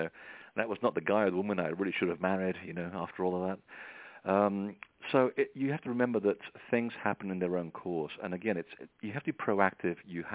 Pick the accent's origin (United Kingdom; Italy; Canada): United Kingdom; England; I'm English, I can say this